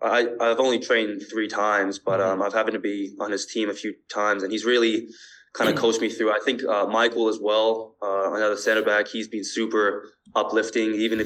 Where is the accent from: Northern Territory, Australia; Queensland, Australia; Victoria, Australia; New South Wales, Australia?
New South Wales, Australia; Sydney; born there; And then my mom is fully Japanese, Osaka, Japan. And then they met in Australia, and I was born in Sydney, Australia.